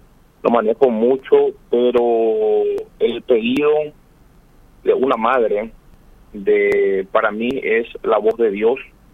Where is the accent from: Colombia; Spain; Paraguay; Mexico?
Paraguay; como todo paraguayo